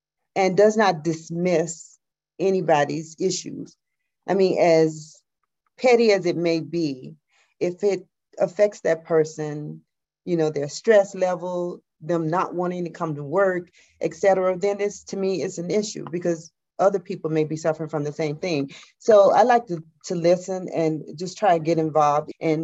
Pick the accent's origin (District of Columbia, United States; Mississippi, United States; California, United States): Mississippi, United States; now in Atlanta, United States; I was, of course, born and raised in the Mississippi Delta, moved to Atlanta in 1996.